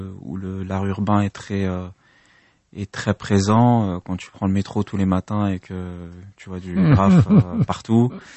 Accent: Paris, Île-de-France, France; du fait de ma double culture, parce que je suis né en France, je suis né à Paris, j'ai grandi ici.

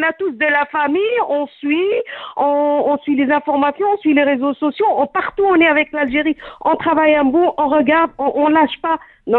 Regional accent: France; Attention, je suis française, mais je suis très nationaliste.

